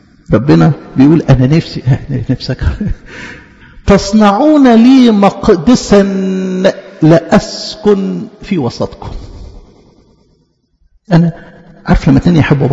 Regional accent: Egypt; ما احنا أصلا مصريين

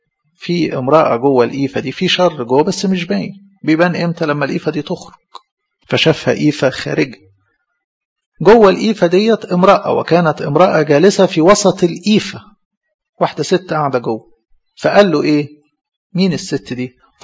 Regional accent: Egypt; عندنا في مصر

